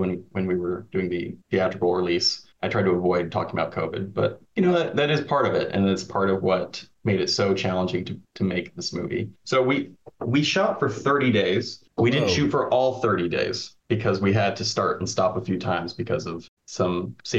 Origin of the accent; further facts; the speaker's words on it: Michigan, United States; going to my hometown. Mike and I grew up in Eden Rapids, Michigan, and shooting it there and really stretching the budget.